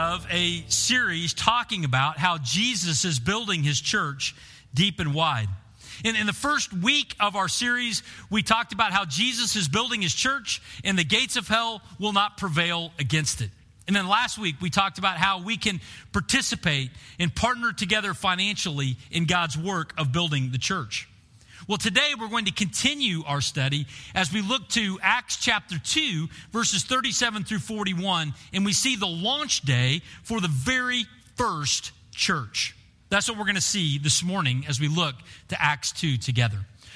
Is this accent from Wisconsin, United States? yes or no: no; Bartlesville, Oklahoma, United States; I grew up in Bartlesville, Oklahoma, a town of 38,000 people.